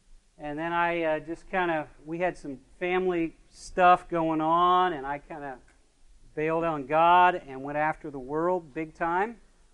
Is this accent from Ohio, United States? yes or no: yes; Chillicothe, Ohio, United States; I am not from Xenos, although I've known Dennis for a long time. Let me tell you my story. I grew up in a place called Chillicothe, Ohio.